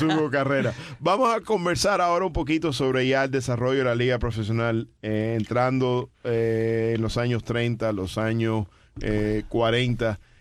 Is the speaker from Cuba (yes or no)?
yes; Cuba; Chicos, somos cubanos